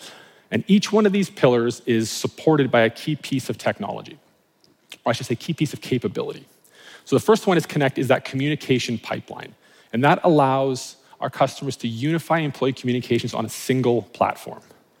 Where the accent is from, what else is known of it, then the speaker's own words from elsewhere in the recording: Canada; accent: Canadian; Yes, I'm Canadian, born and raised there, that's home for me. So if you hear some Canadian-isms in my speech, that is why.